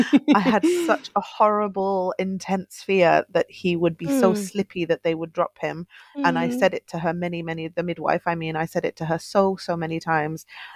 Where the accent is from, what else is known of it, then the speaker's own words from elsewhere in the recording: England, United Kingdom; now in Finland; every time I say I'm the English one, he is more Finnish than I am